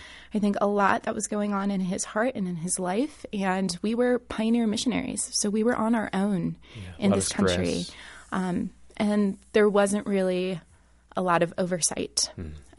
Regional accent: Romania; also born or lived in Athens, Greece / United States; I was born in Athens en route to the United States. And then when I was seven, we went back to Romania as missionaries to the gypsies.

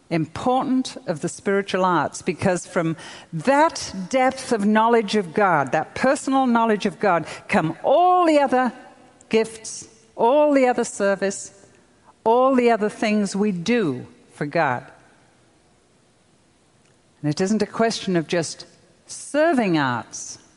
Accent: United Kingdom; Now, that's very interesting to me because I'm European. I'm British.

